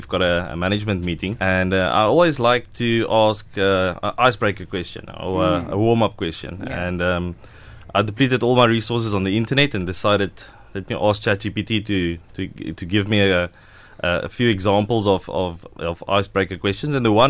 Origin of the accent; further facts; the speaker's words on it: Bloemfontein, Free State, South Africa; accent: South African; So you might hear it in my accent, but I'm a boykie from Bloemfontein in the Free State. So grew up there, was in school there and university, and shortly after that went to Johannesburg